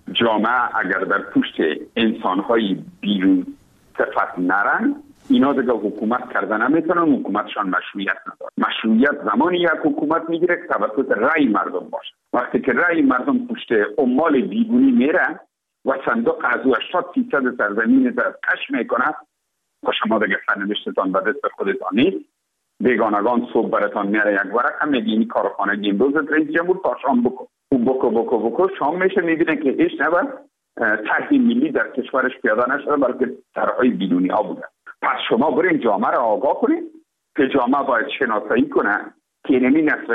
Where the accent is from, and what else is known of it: Afghanistan